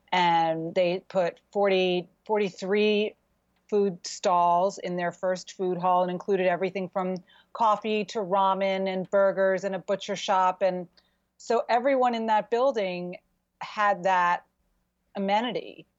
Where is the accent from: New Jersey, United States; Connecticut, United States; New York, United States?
New York, United States; Queens; I have some memories of growing up in Queens and going to the mall